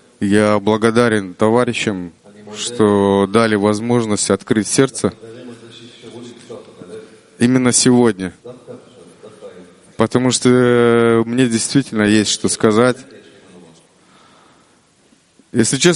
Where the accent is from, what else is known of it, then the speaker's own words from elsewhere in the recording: Kyrgyzstan; я из Кыргызстана.